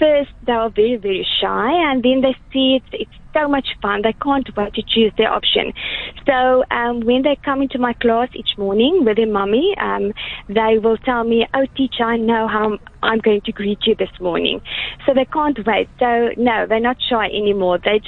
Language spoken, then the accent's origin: English; South Africa; first language Afrikaans; English is a second language; Just please keep in mind, my mother tongue is Afrikaans if I express myself incorrectly.